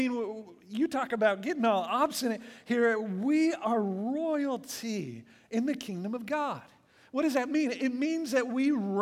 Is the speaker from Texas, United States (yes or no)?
yes; Texas, United States; We're from Texas.